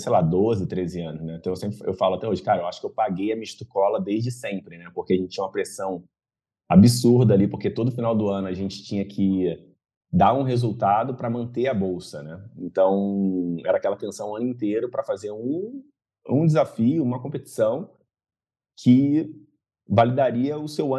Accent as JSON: {"language": "Portuguese", "region": "Rio de Janeiro", "country": "Brazil", "tie": "born or raised there", "said": "Cresci, nasci no Rio de Janeiro, na capital. Sou carioca da gema, como o pessoal fala, né? Nasci ali em Jacarepaguá, num bairro chamado Praça Seca, muito conhecido como Zona Suburbana, no Rio de Janeiro."}